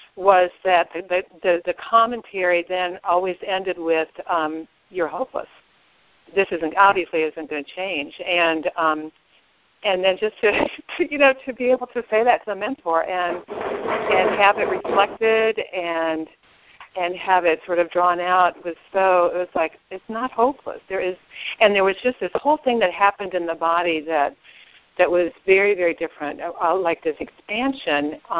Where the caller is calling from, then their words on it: North Carolina, United States; I'm calling from North Carolina.